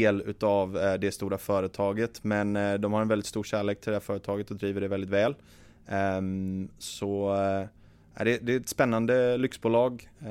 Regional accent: Gothenburg, Västra Götaland County, Sweden; moved away as an adult; Jag är född och uppvuxen i Sverige. Jag bodde i Göteborg fram tills jag var ungefär 18

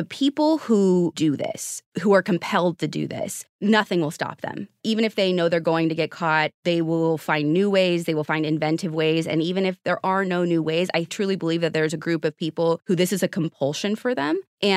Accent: Midwest, United States; moved away; also born or lived in Arizona; I grew up in the Midwest in an area that was like overcast all the time. And I ended up moving to Arizona

